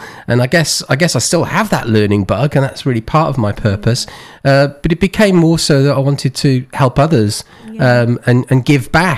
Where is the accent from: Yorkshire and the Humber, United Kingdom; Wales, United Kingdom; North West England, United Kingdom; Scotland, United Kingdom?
Wales, United Kingdom; You know, I grew up in Wales. And it's very strong on community there.